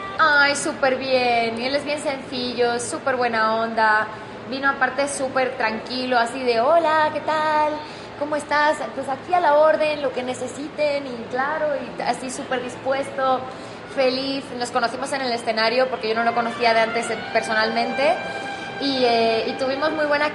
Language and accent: Spanish; Community of Madrid, Spain; born there; Pasa que yo nací en Madrid, en la sierra